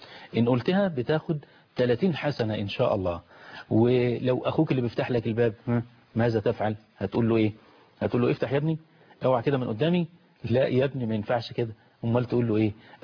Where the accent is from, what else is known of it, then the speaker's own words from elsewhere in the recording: Egypt; بلدنا مصر